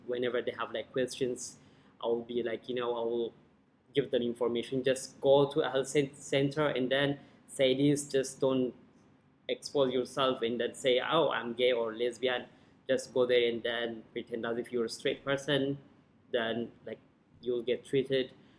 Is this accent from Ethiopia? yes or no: yes; Ethiopia; moved away as an adult; also born or lived in Nairobi; now in Australia; I'm originally from Ethiopia. I lived in Nairobi, Kenya for the last 3 years. I seek asylum in Nairobi. Before I moved to Nairobi, I was living in Ethiopia